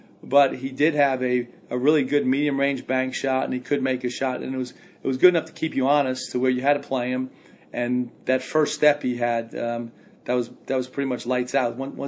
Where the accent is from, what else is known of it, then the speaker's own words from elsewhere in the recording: Brooklyn, New York, United States; And I'm from Brooklyn. I'm like, what the hell is cashmere?